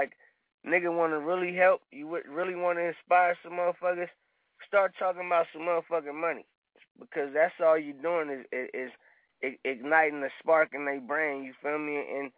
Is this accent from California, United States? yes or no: yes; Los Angeles, California, United States; Just because I come from South Central, nigga, and bang the turf, nigga.